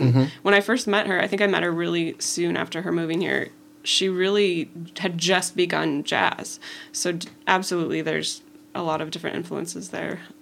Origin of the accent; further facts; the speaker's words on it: Seattle, Washington, United States; Yeah, I grew up in Seattle. Went to Washington Middle School, Garfield High School, both esteemed music, jazz programs.